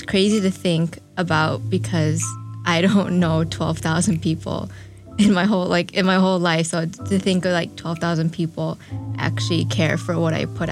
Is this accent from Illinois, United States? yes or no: yes; Chicago, Illinois, United States; now in Detroit, United States; I am 22 years old. I'm from Chicago, but I live in Detroit now.